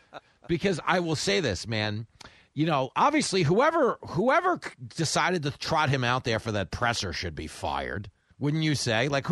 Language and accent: English; New York, United States; As a New Yorker, there's no space.